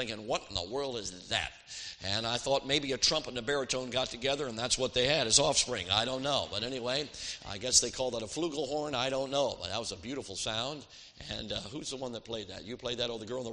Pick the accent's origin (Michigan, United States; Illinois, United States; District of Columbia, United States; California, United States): Illinois, United States; Chicago; I grew up in Chicago. I hate to admit it, but I'm a Chicago fan and everything.